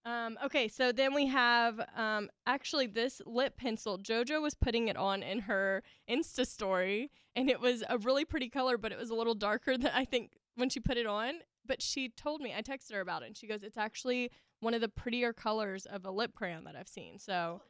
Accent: the South, United States; accent: Southern; I still have my Southern accent. Did you hear that?

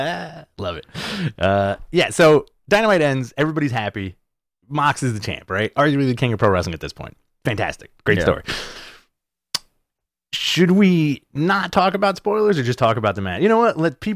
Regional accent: New York, United States; I shouldn't say that as a New Yorker

